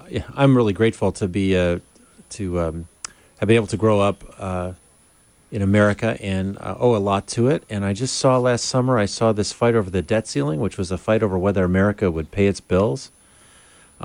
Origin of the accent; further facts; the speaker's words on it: Detroit, Michigan, United States; also born or lived in Springfield, Ohio; I was born in Springfield, Ohio, but moved right away to the suburbs of Detroit.